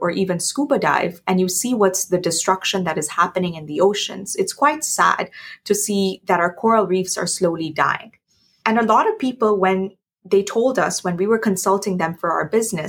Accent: Curaçao; when I was growing up in Curaçao, I had this label of being that Hindu kid.

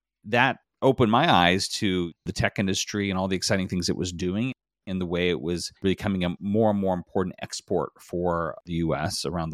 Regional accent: California, United States; my first experience working in politics was for my hometown congressman from California

